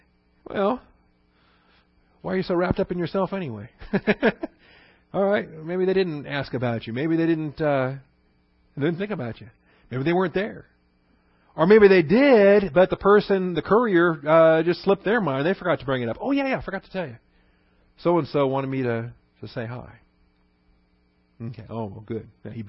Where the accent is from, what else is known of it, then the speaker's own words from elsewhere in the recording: Seattle, Washington, United States; now in Texas, United States; I grew up in Seattle. We had weird pronunciation up there. So, and then I come to Texas, and y'all had this very normal pronunciation here in Texas.